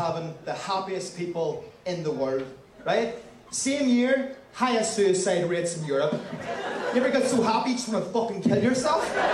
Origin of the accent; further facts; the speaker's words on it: Ireland; now in United States; I'll address the accent off top. I'm from Ireland.